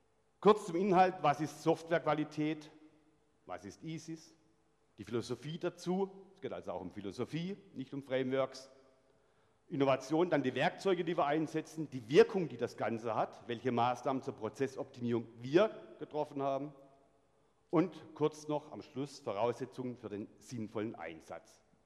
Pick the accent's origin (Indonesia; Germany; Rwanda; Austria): Germany; Baden-Württemberg; Ich komme aus Nordwürttemberg, fränkischen Teil Württembergs, dem Jagsttal, von dort, wo der Götz von Berlichingen herkommt. Schlimmer noch, mein Heimatgral ist nach einem Unterstamm der Vandalen benannt.